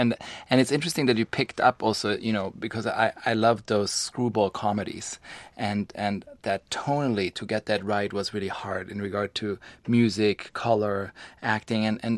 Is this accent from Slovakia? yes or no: no; Switzerland; growing up in Switzerland, you have a sort of a tunnel vision.